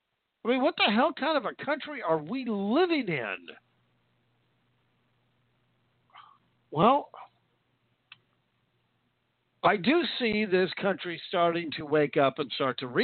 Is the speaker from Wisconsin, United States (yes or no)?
no; Vancouver, Washington, United States; We had Russians in my hometown of Vancouver, Washington.